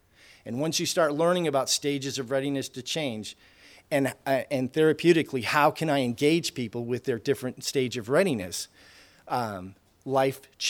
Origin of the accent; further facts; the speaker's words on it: Maine, United States; I'm from Aroostook County. We used to say burdocks, but a lot of people didn't know what that was.